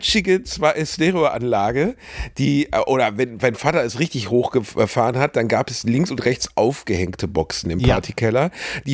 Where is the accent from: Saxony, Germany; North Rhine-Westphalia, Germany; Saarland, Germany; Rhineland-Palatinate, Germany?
North Rhine-Westphalia, Germany; Rotthausen; es gab in meiner Heimatstadt Rotthausen natürlich so ein paar Säuferkneipen.